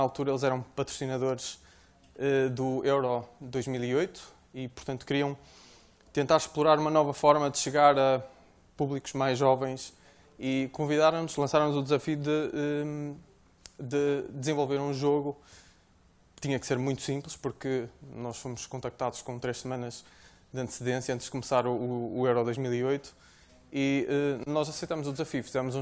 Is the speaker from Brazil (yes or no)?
no; Norte, Portugal; Não, eu sou do Norte. Portanto, ainda estou no fuso horário do Porto